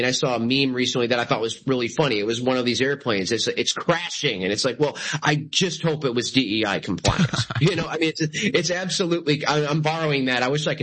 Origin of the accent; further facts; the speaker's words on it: United States; And as an American, I struggle watching these debates because veterans are always left out.